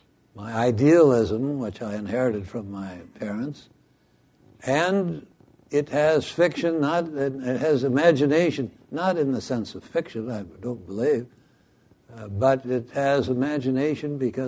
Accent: Lincoln, Nebraska, United States; it's the history of my growing up in Lincoln, Nebraska, my education, the development of my ideas and conscience.

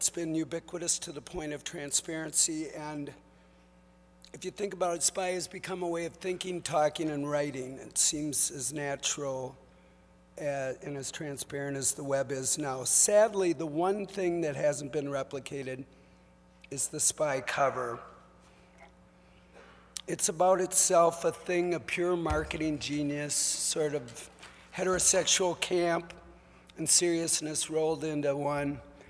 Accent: Minnesota, United States; The amazing thing about that accent, I'm from Minnesota, so is he. We turned out so different.

